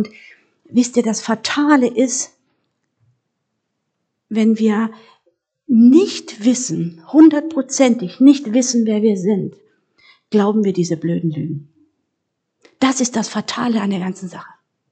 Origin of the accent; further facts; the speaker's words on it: Korbach, Hesse, Germany; born there; Ich bin in Korbach geboren, dann bin ich mit 17 aus dem Haus, dann habe ich meine Eltern besucht